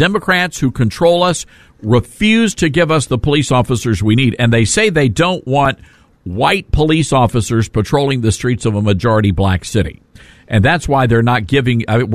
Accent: Memphis, Tennessee, United States; now very happy to be broadcasting the program from Memphis, Tennessee, my hometown, one of the greatest cities in America.

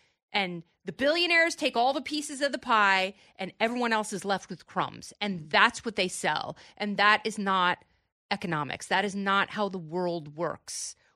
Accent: Portland, Oregon, United States; also born or lived in Seattle; Growing up in Portland

